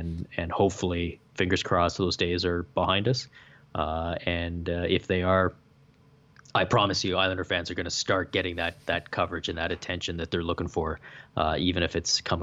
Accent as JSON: {"language": "English", "country": "Canada", "said": "You got to be nice. I'm Canadian, man."}